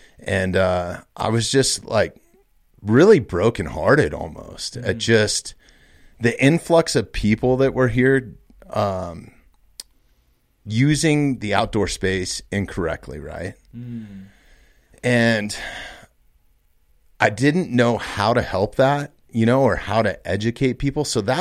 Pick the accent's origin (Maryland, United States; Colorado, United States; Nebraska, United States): Colorado, United States; Evergreen; I grew up right in Evergreen, right where the studio is at, like a mile from there.